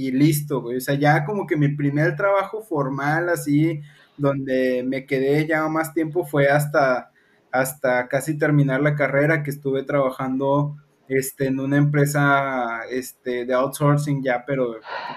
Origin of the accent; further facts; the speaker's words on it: Gómez Palacio, Durango, Mexico; pero de la feria de Gómez Palacio de Durango, de donde yo soy oriundo.